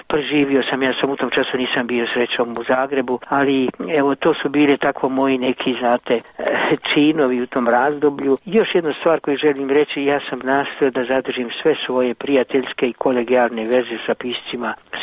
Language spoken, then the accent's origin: Croatian; Mostar, Federation of Bosnia and Herzegovina, Bosnia & Herzegovina; born there; ja sam se vratio prije 2,5 godine da bi bio prisutan, već sam bio 2 puta u Beogradu, bio sam u Sarajevu, u mom rodnom gradu, Mostaru